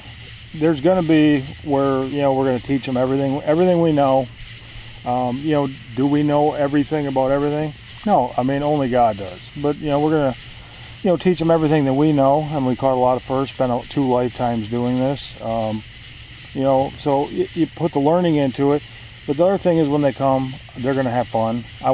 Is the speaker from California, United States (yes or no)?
no; Michigan, United States; Being that I'm from Michigan